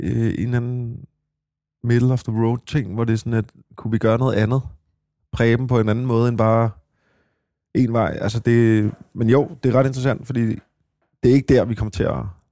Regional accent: Copenhagen, Capital Region of Denmark, Denmark; jeg er vokset op på Christianshavn og inde i byen

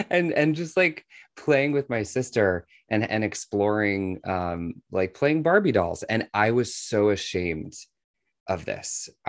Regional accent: Washington, District of Columbia, United States; born there; I was born in the United States. I was actually born in Washington, D.C., and my grandparents on my dad's side, they came from Ireland. So I come from Irish immigrants.

